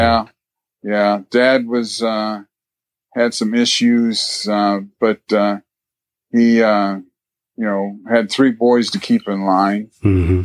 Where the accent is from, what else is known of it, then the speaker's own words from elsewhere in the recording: La Porte, Indiana, United States; Well, I grew up in LaPorte, Indiana, which is up north. We were more Chicagoites than, you know, Indianapolis.